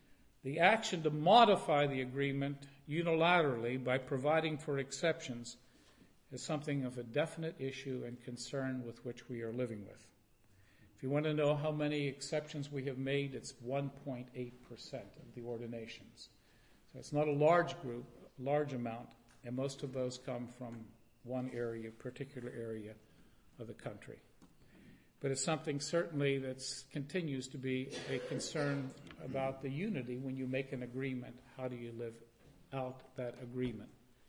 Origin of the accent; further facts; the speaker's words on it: Pennsylvania, United States; nobody jeered because I was from Pennsylvania.